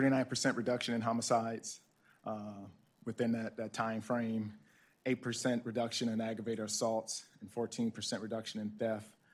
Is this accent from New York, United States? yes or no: no; Mississippi, United States; now in Milwaukee, United States; Been living in the state for 44 years and call Milwaukee home for 44 years, although originally I'm from Mississippi. So proudly call Wisconsin my home for the past 44 years.